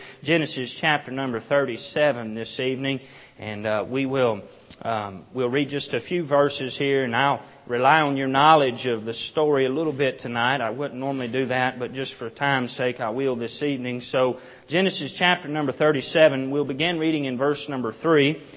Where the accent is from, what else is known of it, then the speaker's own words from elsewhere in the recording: Louisiana, United States; I am from South Louisiana.